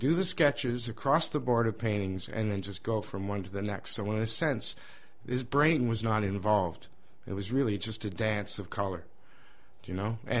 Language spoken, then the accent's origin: English; Thunder Bay, Ontario, Canada; Well, fascinating thing is I'm from Thunder Bay too.